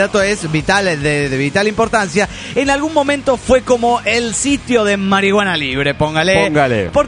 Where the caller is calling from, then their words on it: Mexicali, Baja California, Mexico; de Mexicali.